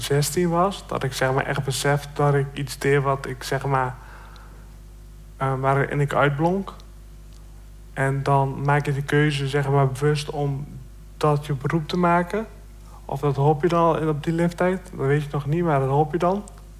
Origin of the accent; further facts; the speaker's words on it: Doetinchem, Gelderland, Netherlands; born there; Ik ben geboren in Doetinchem, ja.